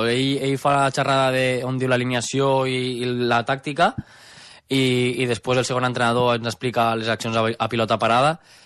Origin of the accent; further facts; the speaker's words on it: Ulldecona, Catalonia, Spain; Faldut som els que som d'Ulldecona.